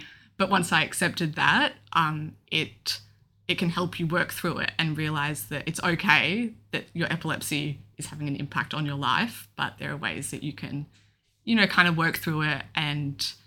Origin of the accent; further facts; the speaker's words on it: Melbourne, Victoria, Australia; I'm 22 and I'm from Melbourne.